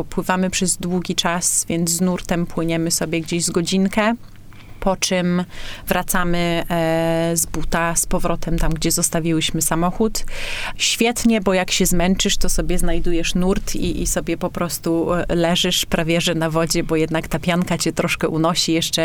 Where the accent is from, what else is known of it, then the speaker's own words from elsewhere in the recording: Olsztyn, Warmian-Masurian Voivodeship, Poland; now in Birmingham, United Kingdom; pochodzę z Olsztyna i jestem zdecydowanie wodną dziewczyną, a że mieszkam tam, gdzie mieszkam w Anglii, czyli w Birmingham